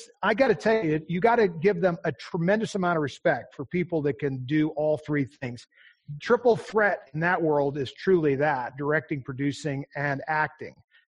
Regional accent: California, United States; I love it. I was born there. I was brought up in California. I still own homes there.

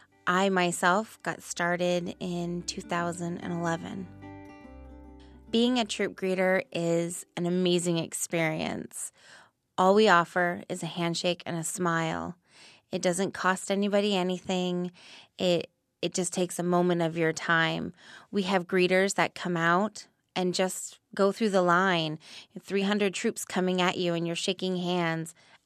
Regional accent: Caribou, Maine, United States; I grew up in Caribou, Maine. I am an Air Force brat, so we were stationed at Loring for 15 years until Loring closed in 1992.

